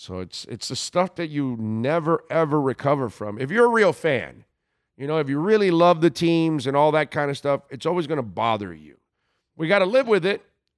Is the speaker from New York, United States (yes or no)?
no; Florida, United States; I'm born and raised in South Florida, and all I know is our teams.